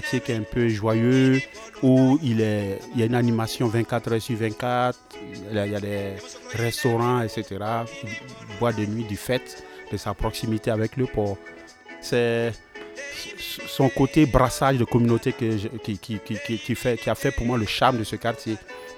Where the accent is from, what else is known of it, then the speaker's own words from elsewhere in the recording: Abidjan, Côte d’Ivoire; chez nous, à Abidjan, quand tu vas un peu à Cocody, voilà, c'est les bourgeois, c'est voilà, les hommes politiques, etc. Et puis moi, j'ai grandi un peu au centre-ville, à Trècheville. C'est un quartier populaire, un quartier où il y a toutes les communautés.